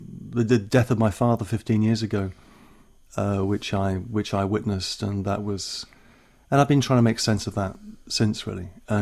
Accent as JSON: {"language": "English", "town": "Liverpool", "region": "North West England", "country": "United Kingdom", "said": "I'm from Liverpool originally."}